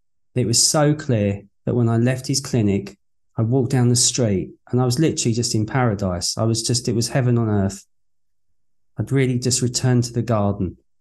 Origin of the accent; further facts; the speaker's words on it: England, United Kingdom; But I knew I was Irish, even though I was raised in England.